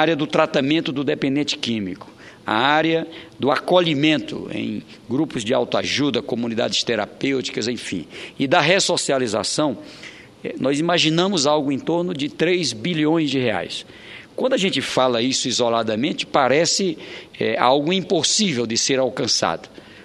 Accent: Oeiras, Piauí, Brazil; mudou a capital da minha cidade natal, Oeiras, para Teresina

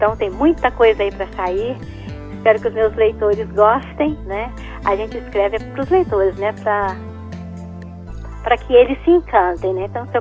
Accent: Minas Gerais, Brazil; Sou mineira moderna.

